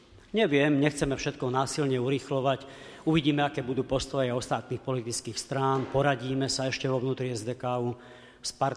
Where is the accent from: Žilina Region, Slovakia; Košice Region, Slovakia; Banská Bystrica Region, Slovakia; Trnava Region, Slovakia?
Košice Region, Slovakia; Spišská Nová Ves; Prekážalo mu, že som z Spišskej Novej Vsi.